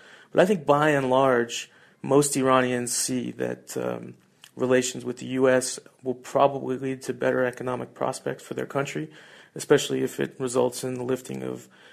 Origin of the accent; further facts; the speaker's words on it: West Coast, United States; I think that I'm from the West Coast, and to get from Tehran to San Francisco in the best circumstances takes me about 22 hours.